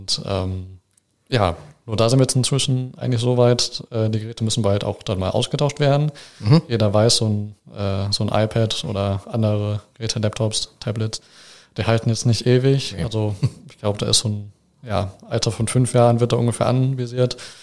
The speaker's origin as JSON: {"language": "German", "town": "Remscheid", "region": "North Rhine-Westphalia", "country": "Germany", "tie": "born or raised there", "also_born_or_lived": "Wermelskirchen", "said": "ich würde mich selber auch als Remscheider bezeichnen. Offiziell wurde ich aber in Wermelskirchen im damaligen Krankenhaus geboren. Habe aber immer in Remscheid gewohnt. Und bin aus meiner Familie, die kommt eigentlich, kommen meine Eltern beide aus Rheinland-Pfalz."}